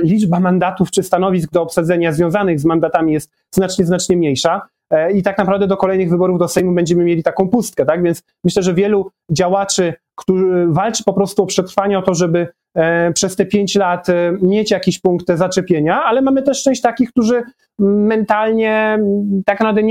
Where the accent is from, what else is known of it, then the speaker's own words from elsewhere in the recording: Kraków, Lesser Poland, Poland; Wspomniałeś o Krakowie, no to nie mogę się nie odnieść, bo jest to moje rodzinne miasto, z którym jestem całe życie związany